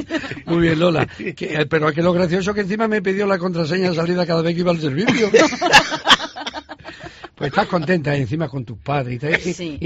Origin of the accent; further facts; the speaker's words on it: Cáceres, Extremadura, Spain; como buenos cacereños nos debemos sentir, pues eso, muy a gusto